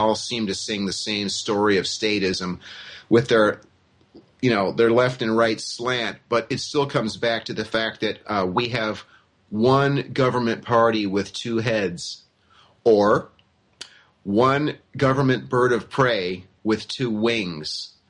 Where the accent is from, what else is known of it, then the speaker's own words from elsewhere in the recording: United States; I am an American who actually knows world geography and world history.